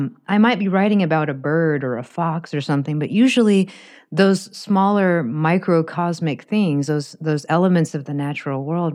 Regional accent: Houston, Texas, United States; born or raised there; also born or lived in Bangkok, Thailand; now in Arkansas, United States

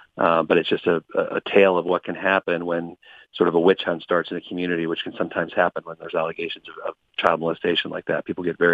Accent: Cincinnati, Ohio, United States; Then went back to my hometown of Cincinnati and got a law professor job.

